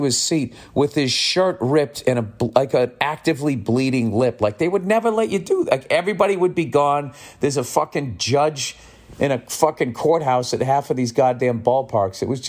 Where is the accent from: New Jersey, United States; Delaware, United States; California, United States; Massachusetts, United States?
Massachusetts, United States; I grew up in Massachusetts, so I have no idea where that comes from.